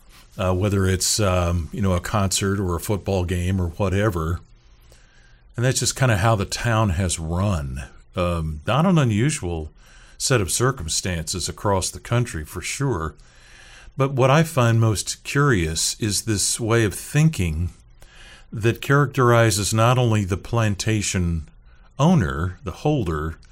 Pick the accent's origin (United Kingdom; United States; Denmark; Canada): United States; Seattle, Washington; I'd done quite a bit of that work from my hometown in Seattle, Washington.